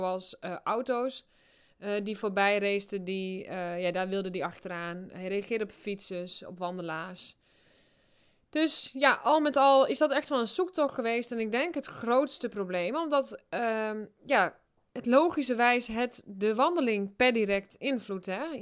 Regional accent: Drenthe, Netherlands; ik ben opgegroeid in Drenthe. Een heel klein dorpje. En dan ook nog buitenaf, het dorp, zeg maar. En echt in de bush een beetje.

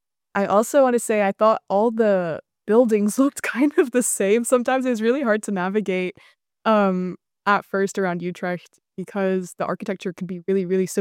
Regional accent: Austria; moved away as an adult; also born or lived in India / United States; I'm from India, the US, and I grew up in Austria before coming here for my bachelor.

